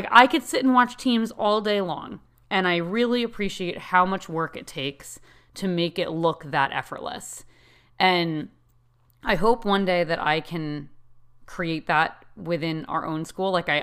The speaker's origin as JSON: {"language": "English", "region": "New England", "country": "United States", "tie": "born or raised there", "said": "And growing up in New England, I've been surrounded by amazing world-class teams my entire life."}